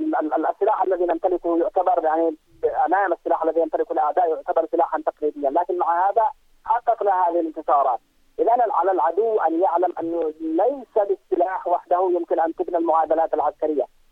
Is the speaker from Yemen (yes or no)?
yes; Yemen; ونحن كيمنيين